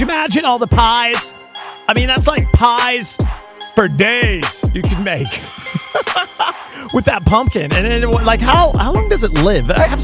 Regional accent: Kansas, United States; I grew up in Kansas. What do you expect?

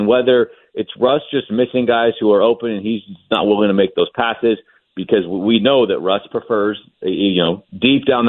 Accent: Seattle, Washington, United States; and I grew up in Seattle, so I'm very familiar with what happened before I covered the team

